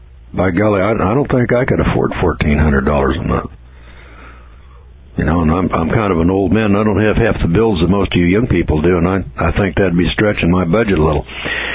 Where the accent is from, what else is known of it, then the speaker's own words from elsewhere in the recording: California, United States; I'm an old real estate guy, and I was from the Bay Area